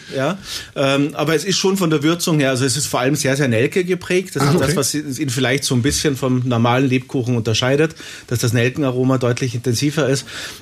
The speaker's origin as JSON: {"language": "German", "country": "Austria", "said": "Da muss ich jetzt als Österreicher und nahezu nah an Wien und Salzburg lebender sagen"}